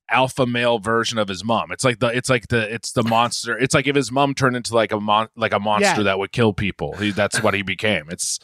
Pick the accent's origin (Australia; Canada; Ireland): Ireland; which as an Irishman, I enjoyed quite a bit.